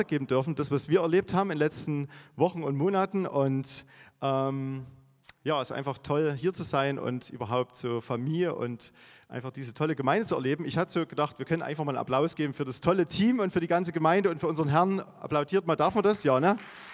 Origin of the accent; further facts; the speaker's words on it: Königswalde, Saxony, Germany; Und wir kommen aus Königswalde, hier gleich im schönen Erzgebirg.